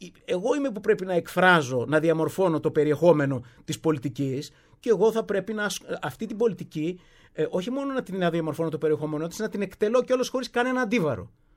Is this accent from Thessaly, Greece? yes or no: yes; Thessaly, Greece; μοντέλο ανασυγκρότησης της Θεσσαλίας. Γι' αυτό πρέπει να τα προλάβουμε όλα αυτά. Το λέω όχι μόνο για την πατρίδα μου